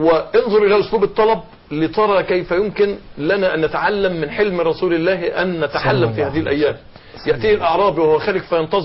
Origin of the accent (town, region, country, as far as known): Egypt